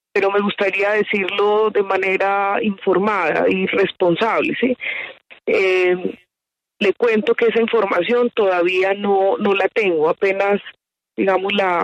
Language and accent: Spanish; Antioquia, Colombia; also born or lived in Medellín; yo soy del suroeste de Antioquia porque allá son mis padres. Y crecí ahí toda mi infancia. Nací porque me tenían que sacar de urgencia del parto de mi madre en Medellín